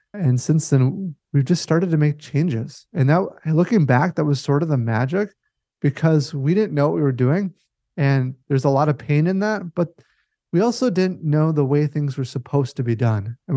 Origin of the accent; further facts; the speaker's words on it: Minnesota, United States; Boy, it's primarily Minnesota. You know, I grew up, was born and raised here